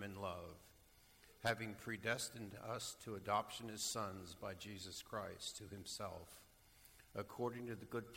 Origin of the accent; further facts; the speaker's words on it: England, United Kingdom; And because we're not Greek, we're English, this is multiple sentences for us.